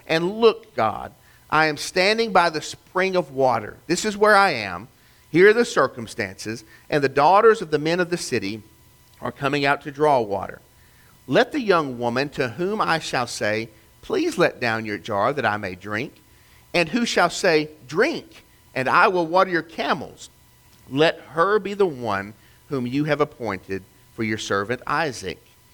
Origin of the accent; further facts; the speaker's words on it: Chattanooga, Tennessee, United States; We used to have an insurance company in my hometown, Chattanooga, called Provident.